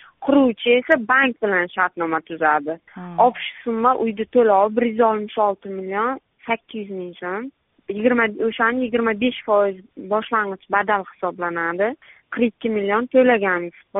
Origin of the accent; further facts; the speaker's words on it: Angor, Surxondaryo Region, Uzbekistan; born there; 1993 yil 16 aprelda Angor tuman Gulzor mahallasida tug'ilganman.